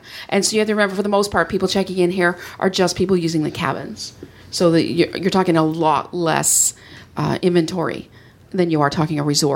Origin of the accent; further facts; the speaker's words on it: Canada; I always say get your magic bands because I'm Canadian and they don't ship them to me.